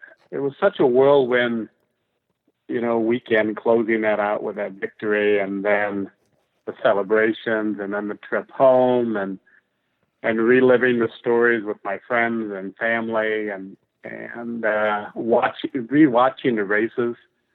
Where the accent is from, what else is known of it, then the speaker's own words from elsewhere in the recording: Midwest, United States; So I grew up in the Midwest, and I recall my grandfather visiting some Greyhound racetracks, and I went with him once or twice.